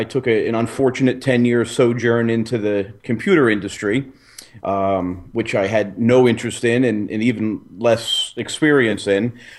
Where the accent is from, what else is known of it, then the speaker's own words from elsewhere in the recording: New Jersey, United States; moved away as an adult; now in Nashville, United States; I've only been down here for about a month. I was born and raised in New Jersey, and obviously KEF's North American offices are in New Jersey.